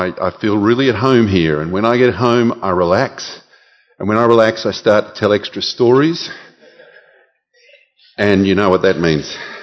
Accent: Gatton, Queensland, Australia; As you'll find out in a while, I come from Gatton, but I don't often mention that.

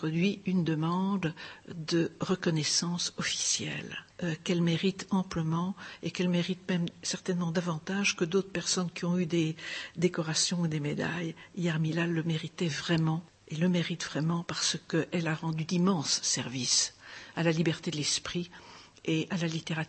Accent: France; En tant que Française, j'étais honteuse que mon pays ne l'ait jamais remerciée officiellement.

